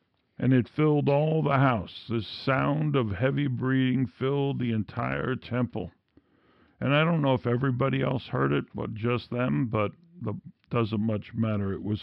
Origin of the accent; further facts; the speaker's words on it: New York, United States; I'm from Queens.